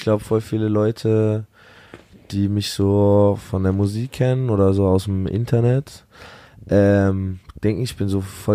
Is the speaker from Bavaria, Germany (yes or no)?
yes; Munich, Bavaria, Germany; wir kommen aus München